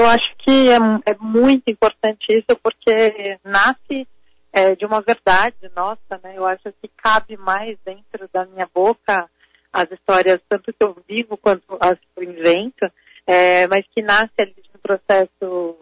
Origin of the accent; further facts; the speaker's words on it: São José do Rio Preto, São Paulo, Brazil; Gravei lá na minha cidade, em São José do Rio Preto.